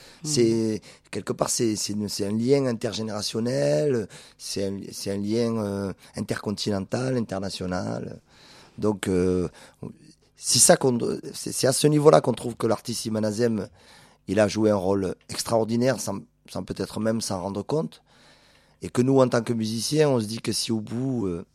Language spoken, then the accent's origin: French; Algeria; also born or lived in France; juste le fait de dire je suis algérien et français, donc il faut que je trouve un équilibre entre les deux.